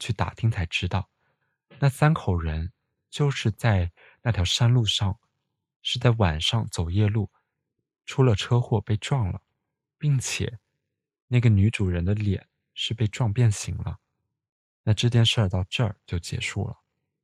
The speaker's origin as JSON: {"language": "Chinese", "region": "Guangdong", "country": "China", "said": "因为我是个潮汕人，潮汕地区那会儿会比较落后，一般人的家里面是没有厕所的"}